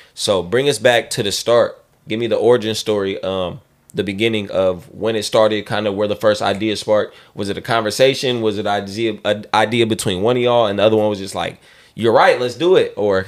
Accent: California, United States; Even though I'm a Bay Area Charger fan, I get a lot of flack. I like the Knicks, the Chargers. I grew up around Raiders and Niners, so I know how it is.

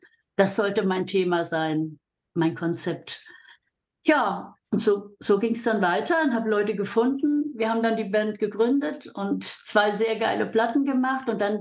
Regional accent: Mainz, Rhineland-Palatinate, Germany; Aus Frankfurt, meine alte Heimat. Ich komme aus Mainz.

